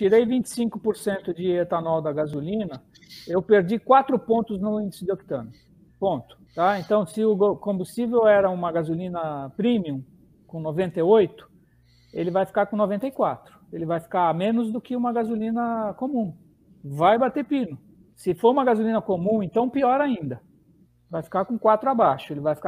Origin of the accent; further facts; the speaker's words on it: Granja Viana, São Paulo, Brazil; Não, eu não sou de São Bernardo, eu sou de Granja Viana, cara